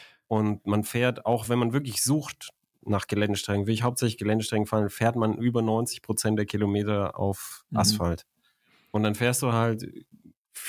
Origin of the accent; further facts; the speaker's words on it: Germany; Ja, das bin ich als Deutscher so gewohnt.